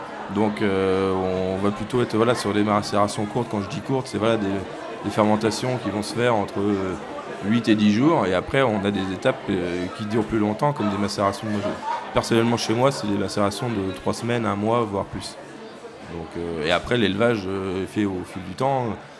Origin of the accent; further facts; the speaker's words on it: Chinon, Centre-Val de Loire, France; De Chinon, donc on est au sud de Tours.